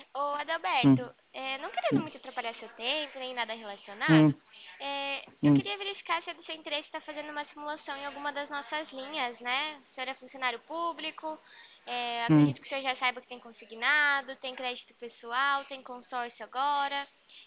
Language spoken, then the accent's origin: Portuguese; São Paulo, Brazil; sou paulista.